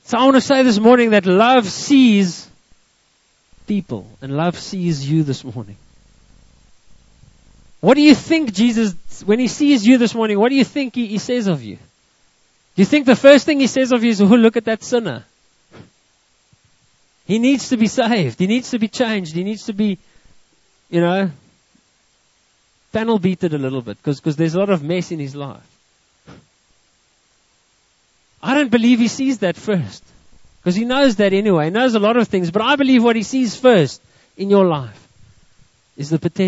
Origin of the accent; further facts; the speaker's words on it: South Africa; typical South African because I see the negative first.